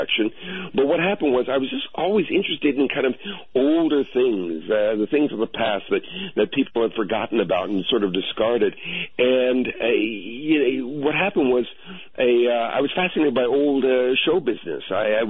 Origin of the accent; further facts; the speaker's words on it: Long Beach, California, United States; I grew up in the Long Beach, California area, kind of on the outskirts of the town there, sort of on the border with Orange County. And Long Beach was a mixed town.